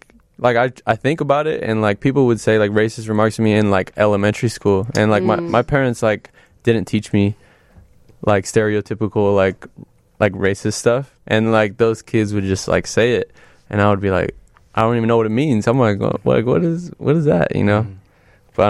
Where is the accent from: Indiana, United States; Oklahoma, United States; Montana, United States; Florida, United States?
Indiana, United States; Like it's like we're from Indiana.